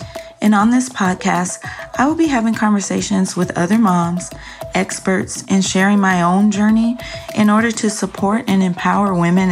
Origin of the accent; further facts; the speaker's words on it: Birmingham, Alabama, United States; now in Los Angeles, United States; I live in Los Angeles, but I am from Alabama, grew up in Birmingham